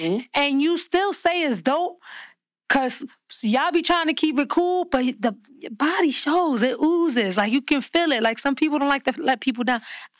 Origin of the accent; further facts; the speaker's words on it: Queens, New York, United States; I mean, I love … I'm from Queens. Like, I love